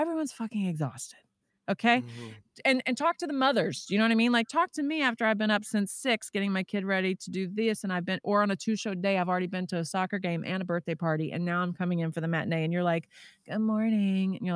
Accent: Texas, United States; I'm from Texas originally.

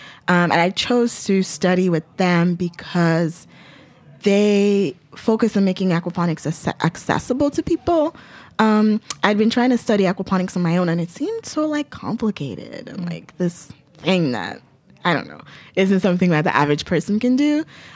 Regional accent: Lagos, Nigeria; I grew up in Lagos, which is like a city.

